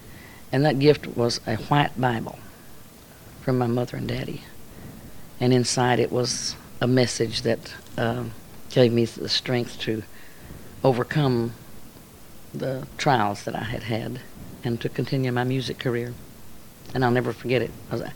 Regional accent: Oklahoma, United States; I was born and raised in Oklahoma, but my people lived in California.

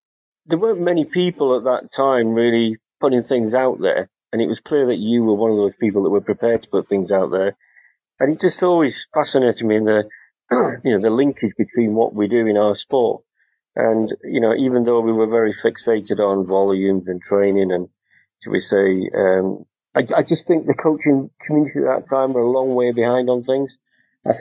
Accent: Halifax, Yorkshire and the Humber, United Kingdom; I came from Halifax as a brass band person, with my father was a brass band player.

